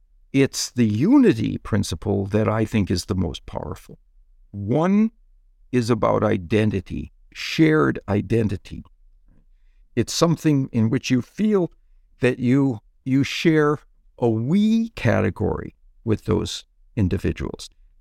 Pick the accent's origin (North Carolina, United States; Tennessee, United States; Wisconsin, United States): Wisconsin, United States; I grew up in Wisconsin